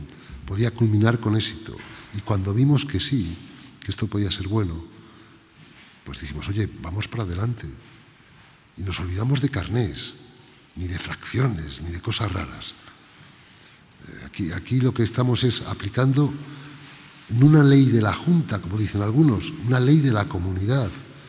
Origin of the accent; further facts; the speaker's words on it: Valladolid, Castile and León, Spain; estoy encantado de estar en el Ayuntamiento de Valladolid, es el ayuntamiento de mi pueblo, de mi ciudad